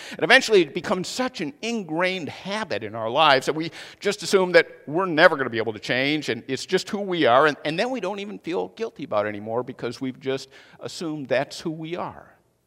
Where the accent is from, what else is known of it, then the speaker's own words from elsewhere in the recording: Chicago, Illinois, United States; because I grew up in the Chicago area and it's difficult to get back there.